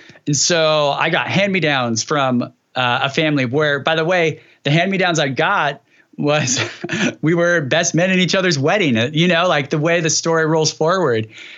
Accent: California, United States; So I grew up in Central California and grew up in a conservative environment for sure, a traditional evangelical Christianity.

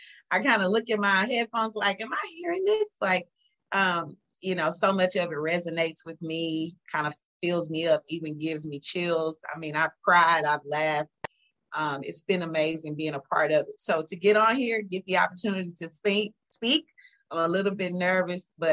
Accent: Houston, Texas, United States; So I'm from Houston. I'm a local girl, went to Prairie View for undergrad, went to Texas Southern.

